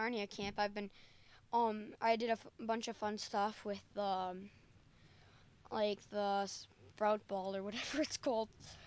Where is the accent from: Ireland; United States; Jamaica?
United States; La Crosse, Wisconsin; I am from La Crosse, Wisconsin.